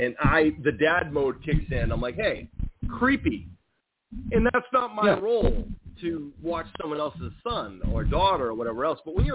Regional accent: United States; I'm American. I care about other people, too.

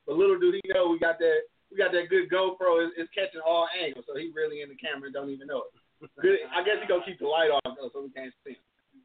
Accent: Michigan, United States; It's just that, you know, I'm from Michigan, so that's the one I keep an eye on.

